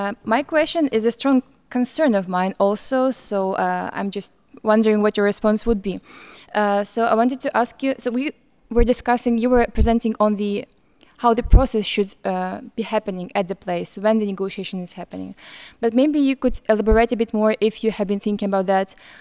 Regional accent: Ukraine; from Ukraine.

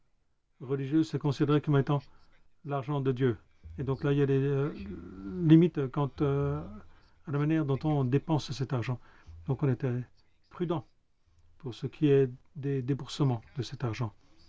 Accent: Kuwait; Je viens de Koweït.

